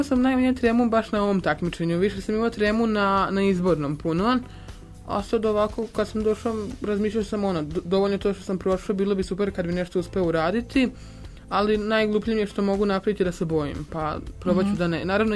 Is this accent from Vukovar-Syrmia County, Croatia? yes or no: yes; Vukovar, Vukovar-Syrmia County, Croatia; Ja sam odrastao u Vukovaru